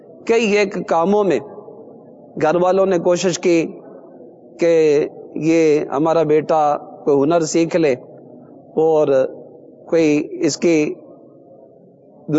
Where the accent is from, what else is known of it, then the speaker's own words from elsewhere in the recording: Gujranwala, Punjab, Pakistan; اور شہر گوجرانوالہ سے میرا تعلق ہے، اور گوجرانوالہ کے شہر کشمیر ٹاؤن کا میں رہائشی ہوں.